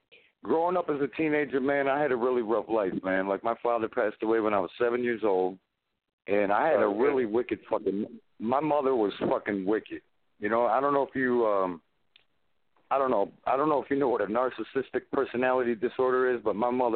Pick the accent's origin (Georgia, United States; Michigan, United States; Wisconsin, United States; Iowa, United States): Michigan, United States; We felt like that about Murder Dog growing up in Michigan, man.